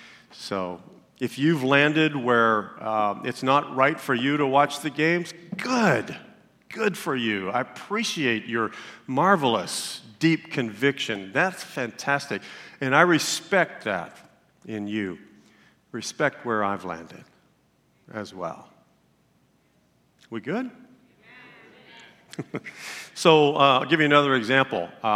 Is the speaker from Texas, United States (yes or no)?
yes; Dallas, Texas, United States; I was born and raised in Dallas, Texas. I was 7 years old.